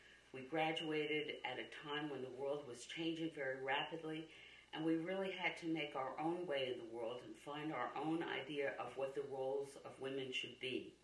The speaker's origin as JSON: {"language": "English", "town": "New York City", "region": "New York", "country": "United States", "tie": "born or raised there", "said": "I grew up in the Bronx, New York, in a small, very ethnic community."}